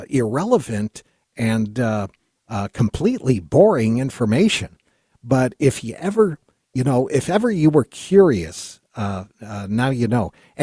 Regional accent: United States; but I'm an American and I would like to eat American food.

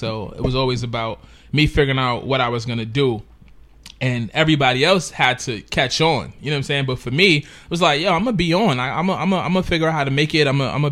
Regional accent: Coney Island, New York, United States; from Coney Island, blah, blah, blah, and I do my thing.

